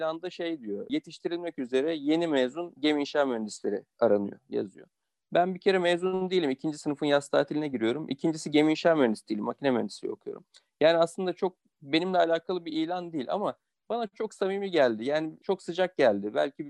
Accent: Izmit, Kocaeli, Turkey; also born or lived in Ankara, Turkey; 84, Ankara doğumluyum. Hatırladığım bütün hayatım boyunca, yani yaklaşık 4 yaşından beri İzmit Kocaeli'de ikamet etmekteyim. Bütün eğitim hayatımı burada tamamladım.

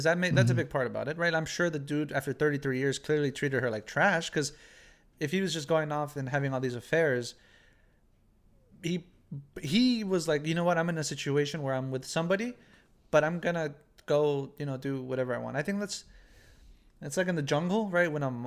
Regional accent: United States; I'm a man of culture, but I grew up in the States.

